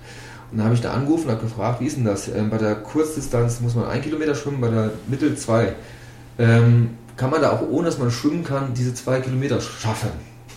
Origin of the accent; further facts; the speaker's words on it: Langen, Lower Saxony, Germany; Ja, ich bin in Langen bei Bremerhaven aufgewachsen.